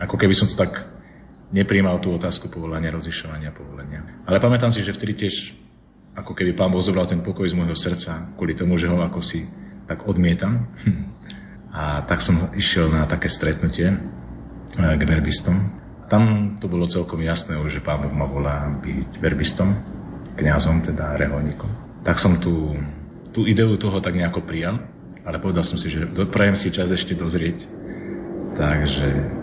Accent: Bystré, Prešov Region, Slovakia; Pochádzam z malebnej dedinky Bystre na východnom Slovensku.

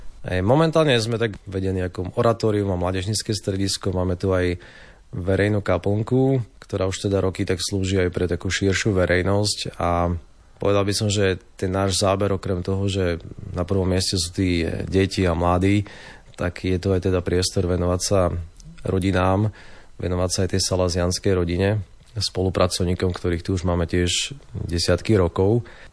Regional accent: Humenné, Prešov Region, Slovakia; pretože som rodák z Humenného a som sa sem vrátil po 25 rokoch.

